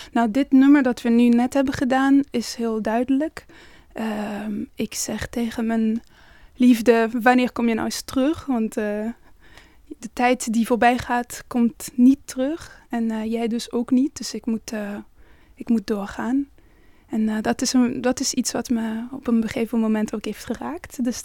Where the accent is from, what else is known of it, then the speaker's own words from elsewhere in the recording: Amsterdam, North Holland, Netherlands; born there; ik ben in Amsterdam geboren. Maar ja, inderdaad, ik ben 20 jaar later teruggekomen om op het conservatorium te studeren.